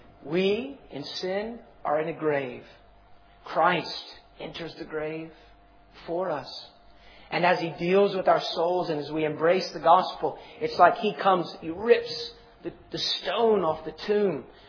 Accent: United States; Well, as an American, here's how I think of it. I live in North Mississippi.

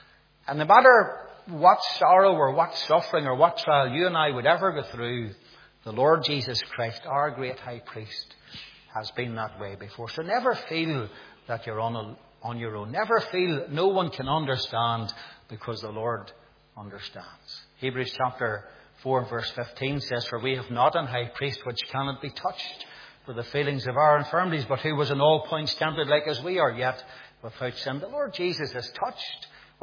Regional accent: Northern Ireland, United Kingdom; We have a wee saying, I'm from Coke, and during the Troubles, our motto was shoot first and ask questions later.

